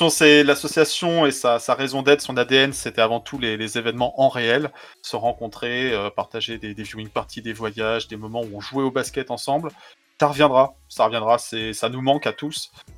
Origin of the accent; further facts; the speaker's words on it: Brittany, France; Moi, je suis breton, donc les Gaulois.